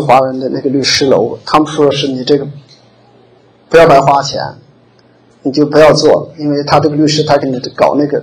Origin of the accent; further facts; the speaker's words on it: Yinchuan, Ningxia, China; moved away as an adult; 我是来自宁夏回族自治区银川市的，然后已经十年了。